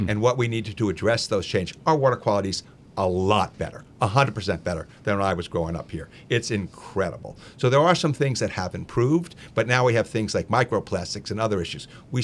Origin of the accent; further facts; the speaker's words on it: Englewood, New Jersey, United States; also born or lived in Washington, D.C.; I actually grew up in Englewood and had a place. My family had a place in Avon.